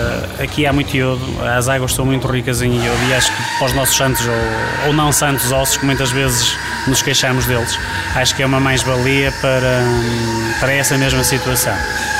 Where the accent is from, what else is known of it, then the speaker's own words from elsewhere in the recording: Barcelos, Braga, Portugal; Eu era um forasteiro. A minha terra, não é esta. Eu sou natural de Barcelos.